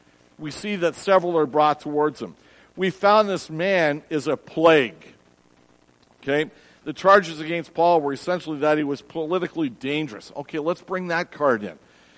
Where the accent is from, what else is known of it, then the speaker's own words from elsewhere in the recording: Toronto, Ontario, Canada; growing up in Toronto, there were certain areas that you just stayed away from.